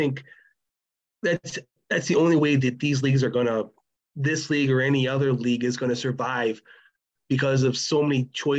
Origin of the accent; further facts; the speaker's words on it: Buffalo, New York, United States; And I was extremely lucky growing up in Buffalo, Buffalo, New York.